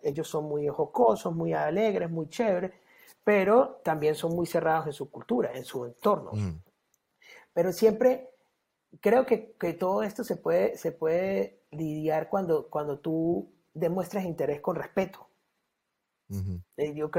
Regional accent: San Cristóbal, Táchira, Venezuela; now in New York, United States; Una de mis experiencias cuando emigré a este país fue venir desde un pueblo muy pequeño que se llama San Cristóbal, es frontera con Colombia, de 500.000 personas, a emigrar a Nueva York.

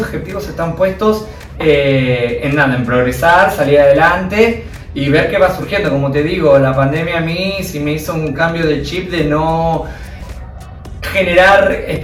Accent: Argentina; Por la gente, por los afectos, por supuesto, porque soy de acá. Bien. Porque es mi tierra.

